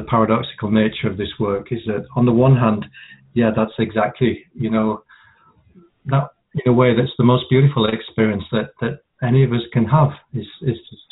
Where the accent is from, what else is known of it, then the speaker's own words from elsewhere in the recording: Yorkshire and the Humber, United Kingdom; when I was a school kid, and I grew up in Yorkshire.